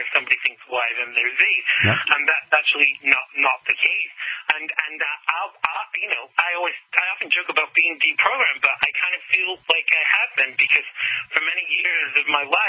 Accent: United States; not just as a person, as an American, as a gay person, as a Christian

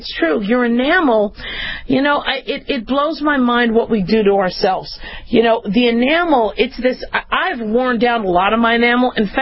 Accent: Phoenix, Arizona, United States; I remember growing up in Phoenix, and you would go over to the drinking fountain.

